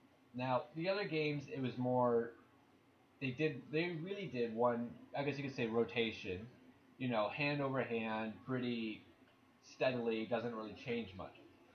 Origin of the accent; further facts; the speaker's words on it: Canada; Now, I love history. I'm Canadian.